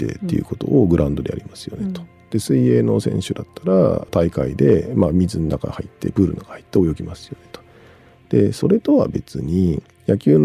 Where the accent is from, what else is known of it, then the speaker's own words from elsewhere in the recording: Saitama, Japan; 私が埼玉生まれで埼玉育ちで今も埼玉に住んでるから